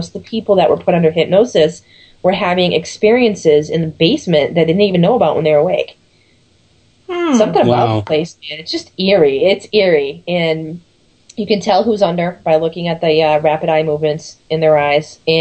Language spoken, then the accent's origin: English; Boston, Massachusetts, United States; I'm being from Boston, that's just not a big thing out here.